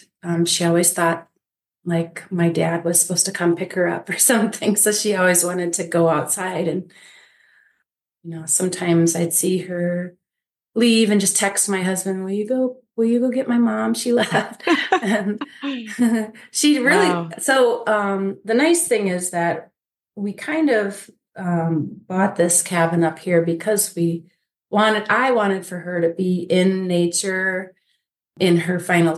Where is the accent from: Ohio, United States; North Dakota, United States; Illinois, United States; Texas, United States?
Illinois, United States; Evanston; And then we were raised in Evanston, Illinois